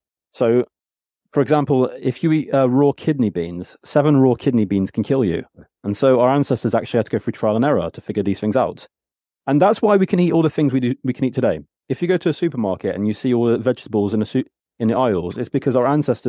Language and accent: English; Latvia; So I'm from Latvia, which is in Eastern Europe.